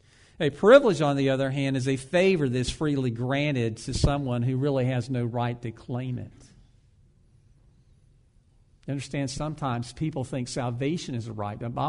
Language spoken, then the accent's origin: English; the South, United States; And you have to understand that I'm from the South. Right? And so you're talking about a Southern boy who was raised in the days of segregation